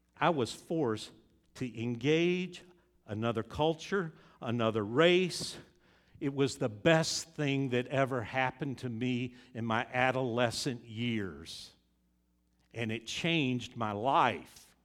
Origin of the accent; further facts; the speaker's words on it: North Carolina, United States; I grew up in North Carolina, and the first home I lived in was next door to the chaplain of the North Carolina chapter of the Ku Klux Klan.